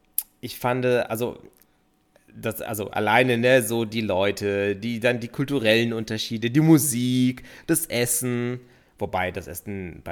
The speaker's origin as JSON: {"language": "German", "country": "Greece", "said": "Weil es natürlich irgendwie meine Heimat gewesen ist und ich hatte meine Verwandten, die ich ja auch nur einmal im Jahr sehe, die waren da, meine Oma, Tanten, Onkels, Cousinen, Cousins, ne? Also das, ne, wie das halt so im Griechischen ist."}